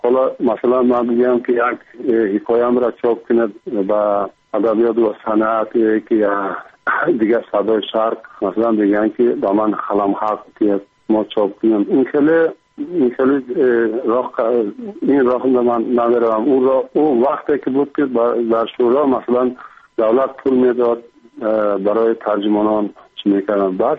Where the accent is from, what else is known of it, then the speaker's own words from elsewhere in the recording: Tajikistan; now in Kyrgyzstan; برای اینکه 1988 از تاجیکستان کوچیده به قرغیزستان آمدم، با اختیار خودم نآمدم